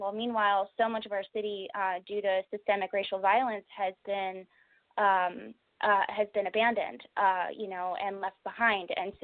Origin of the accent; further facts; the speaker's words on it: Baltimore, Maryland, United States; Me personally, I'm from Baltimore City originally.